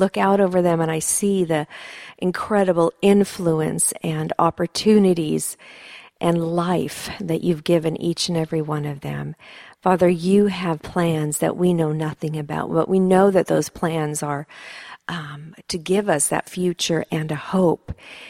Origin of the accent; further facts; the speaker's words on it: Sweden; also born or lived in United States / Germany; now in Santa Barbara, United States; And I was born and raised in Sweden, and then partially in America, and then we spent 7 years in Germany. And now we've been back in Santa Barbara for the last 3 years.